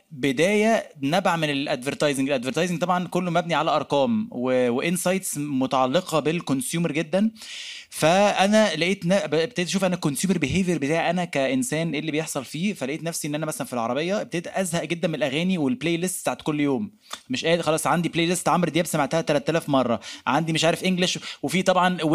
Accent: Egypt; فاحنا يعني الدنيا برضو مش سهلة قوي عندنا في مصر، بلد مفرفشة اكتر سنة

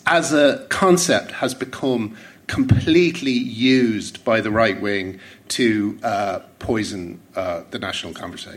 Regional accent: Ireland

